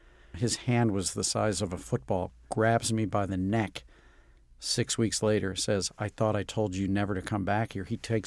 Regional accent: St. Louis, Missouri, United States; And, you know, growing up in St. Louis, honestly, the food was not all that remarkable.

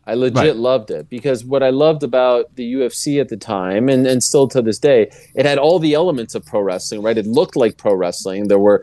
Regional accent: Montreal, Quebec, Canada; So I grew up in Montreal, Quebec, Canada.

